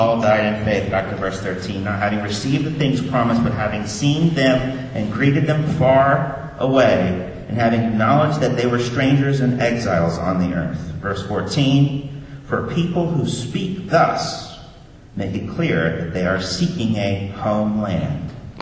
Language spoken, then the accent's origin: English; Kansas City, Missouri, United States; also born or lived in Chicago; When I lived in Chicago, I went to barbecue places all the time. I grew up in Kansas City.